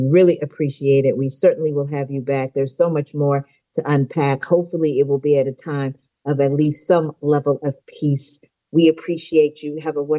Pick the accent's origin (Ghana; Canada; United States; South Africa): Ghana; I mean, I'm a person from Ghana, and I know, you know, lived on the continent for a while